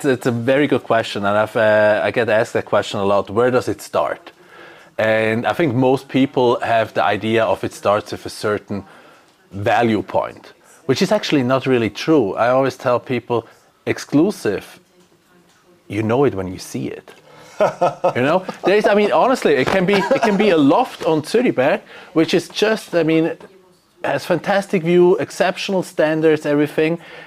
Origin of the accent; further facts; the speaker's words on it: St. Moritz, Graubünden, Switzerland; English is a second language; moved away; also born or lived in United States; I'm the CEO of Wüst & Wüst. I grew up in St. Moritz and then went to the States, worked there for quite some time, returned back